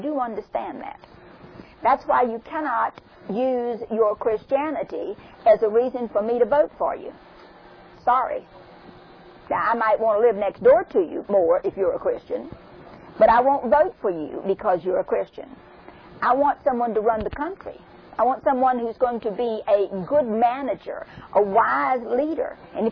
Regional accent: the South, United States; accent: southern; me with my southern accent, I'm slurring the words.

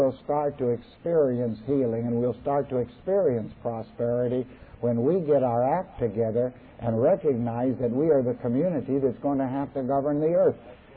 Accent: Canada; I'm a Canadian.

